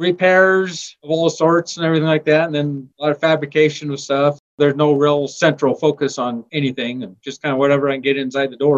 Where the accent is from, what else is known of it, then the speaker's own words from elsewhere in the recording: Wiggins, Colorado, United States; I moved down here from the Wiggins, which is up around the Fort Morgan area, clear back in 1987.